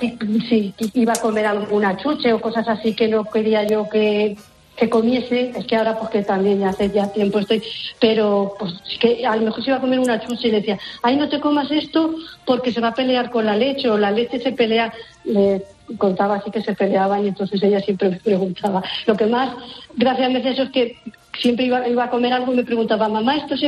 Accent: Albacete, Castilla-La Mancha, Spain; soy de Albacete

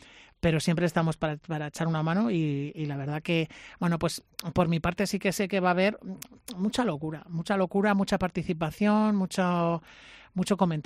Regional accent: Valladolid, Castile and León, Spain; es verdad que también hago patria con Cangas del Narcea, porque siento me siento muy asturiano también en esa parte, pero es que he nacido en Valladolid, vivo en Valladolid, es una ciudad donde se vive de lujo, es una ciudad súper cómoda

